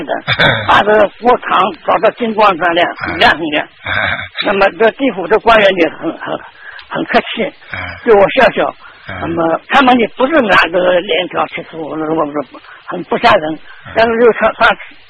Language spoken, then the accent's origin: Chinese; Shanghai, China; 我是上海的，而且我是大陆上海的